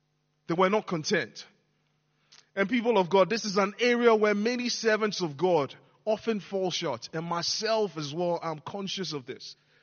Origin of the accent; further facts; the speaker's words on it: Ghana; When I was growing up in Ghana